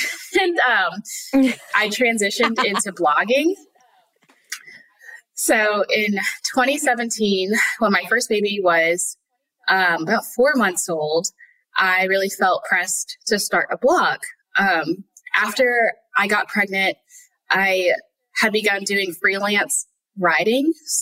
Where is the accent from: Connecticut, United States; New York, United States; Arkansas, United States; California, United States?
Connecticut, United States; now in Texas, United States; So I live in Texas. I'm a mom of 3, 6 and under. I'm originally from Connecticut, hence why I don't have a Texas accent. I'm not from here.